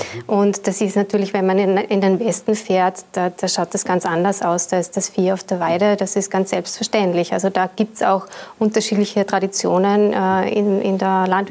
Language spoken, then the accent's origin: German; Upper Austria, Austria; born there; Also ich bin eine Oberösterreicherin gebürtig